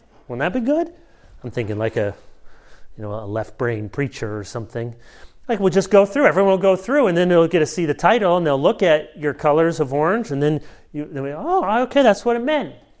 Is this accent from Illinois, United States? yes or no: yes; Chicago, Illinois, United States; born there; I'm a Bears fan. I was born in Chicago. So 85 Bears, we're still holding on to that.